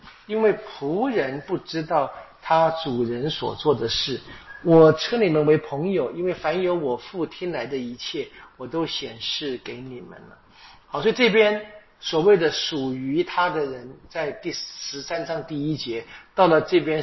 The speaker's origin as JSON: {"language": "Chinese", "country": "Taiwan", "said": "或者我们用我们台湾话说吧，"}